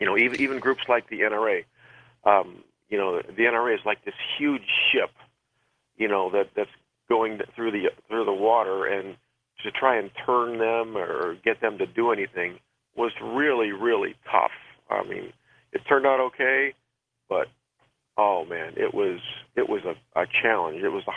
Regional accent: Michigan, United States; We have another one coming up in October here in my home state of Michigan.

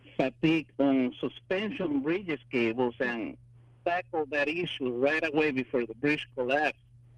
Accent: Aguadilla, Puerto Rico; I was born and raised in Puerto Rico, in the town of Aguadilla

